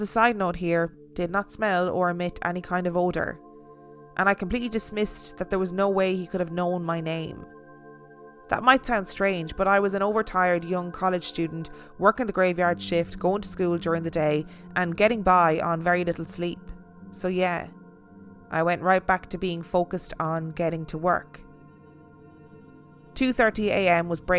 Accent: Monterey, California, United States; Now, I grew up in Monterey, California, and I know all the nearby towns.

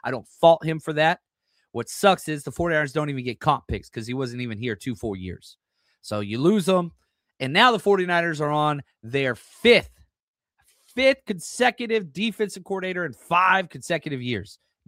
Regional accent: the South, United States; I grew up in the South. The food's great. People are kind.

